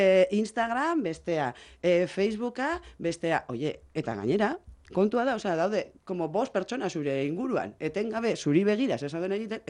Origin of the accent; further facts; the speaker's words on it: Bilbao, Basque Country, Spain; ni bilbotarra naiz, eta nire lagunak, bilbon daude.